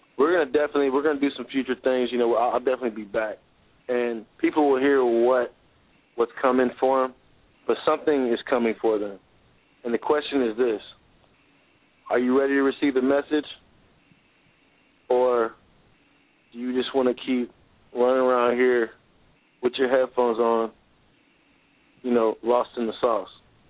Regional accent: United States; And I don't negotiate with terrorists. I'm like, I'm from America. I don't do that terrorist tactic shit.

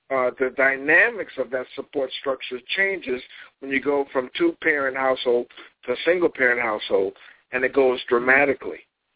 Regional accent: Jamaica, Queens, New York, United States; the community that I grew up in here in Jamaica, Queens

